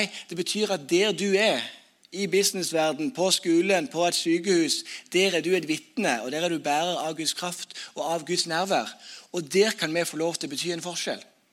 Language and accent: Norwegian; Sokndal, Rogaland, Norway; Jeg er fra Sokndal. Møy er en drøy halvtime fra meg